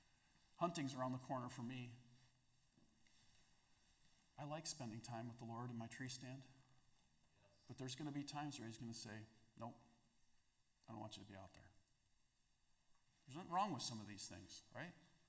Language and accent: English; Wisconsin, United States; Give up all my hunting? No. We don't do that. I'm from Wisconsin.